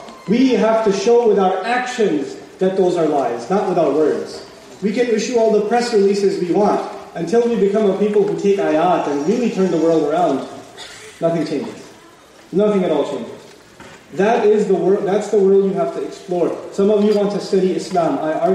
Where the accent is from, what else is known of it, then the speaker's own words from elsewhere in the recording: Texas, United States; English is a second language; So I turned around and said, I'm from Texas.